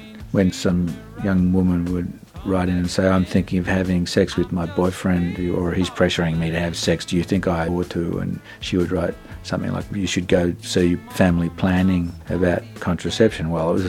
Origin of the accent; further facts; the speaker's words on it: Melbourne, Victoria, Australia; because we're from Melbourne